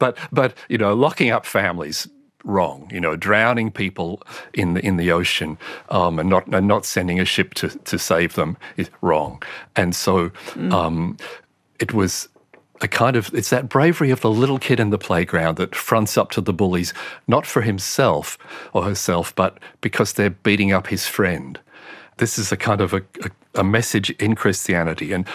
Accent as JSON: {"language": "English", "region": "Tasmania", "country": "Australia", "also_born_or_lived": "Bellingen", "said": "But we went and lived, we came from Tasmania, we went up to Bellingen."}